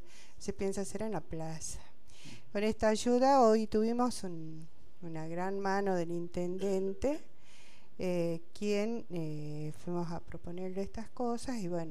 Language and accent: Spanish; San Salvador de Jujuy, Jujuy, Argentina; Sí, yo soy de San Salvador de Jujuy.